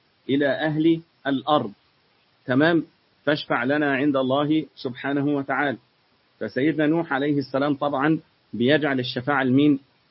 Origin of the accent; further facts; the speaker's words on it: Egypt; يعني تخيل مثلا إن في ولي في بلد ساحلية عندنا في مصر